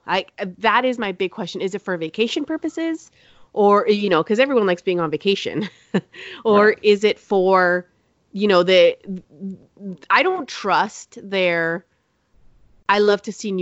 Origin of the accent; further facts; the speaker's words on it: Peru; I went with Peruvian people who are, we're from Peru.